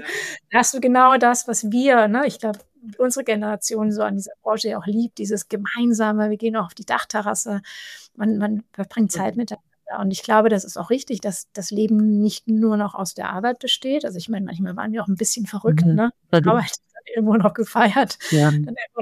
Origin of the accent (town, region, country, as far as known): Hamburg, Germany; born or raised there